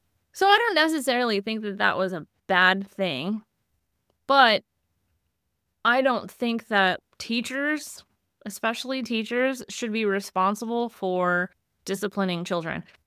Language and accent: English; Texas, United States; I grew up in Texas and the culture of your neighbors or your friends